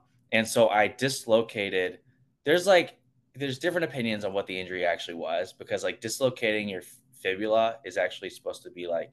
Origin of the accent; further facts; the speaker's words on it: Cleveland, Ohio, United States; I'm from Cleveland, Ohio.